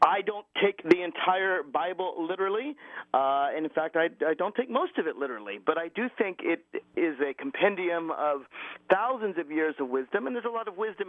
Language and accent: English; Nashville, Tennessee, United States; I'm reporting live to you from Nashville, Tennessee, because, well, that is my hometown, and I'm here with my parents, and we are having a Passover Seder tonight.